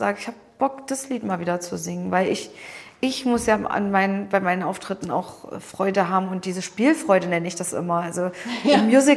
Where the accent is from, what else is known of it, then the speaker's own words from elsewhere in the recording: Dessau-Roßlau, Saxony-Anhalt, Germany; Da findet nämlich in meiner Heimatstadt Dessau-Roßlau